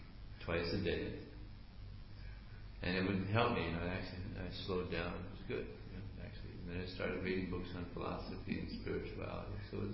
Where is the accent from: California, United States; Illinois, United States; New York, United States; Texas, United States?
California, United States; Los Angeles; I grew up in Los Angeles, young, materialistic, militia, average, nonsense, rascal.